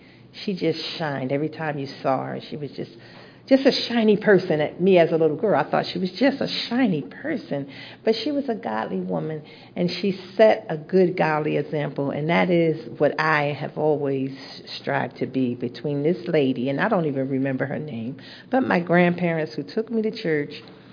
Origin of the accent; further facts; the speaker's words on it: New Jersey, United States; I was raised in New Jersey. My mother's a pastor.